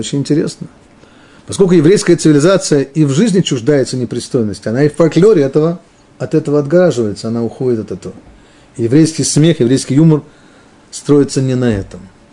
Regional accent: Moscow, Russia; Я москвич, мне проще просто московский сленг использовать.

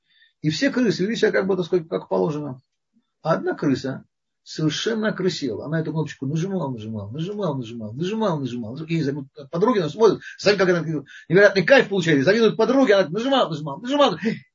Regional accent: Moscow, Russia; Я москвич, мне проще. Московский сленг.

